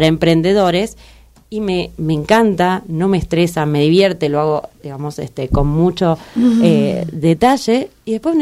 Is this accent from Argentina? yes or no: yes; Lanús, Buenos Aires Province, Argentina; Yo soy de Lanús, así que sí.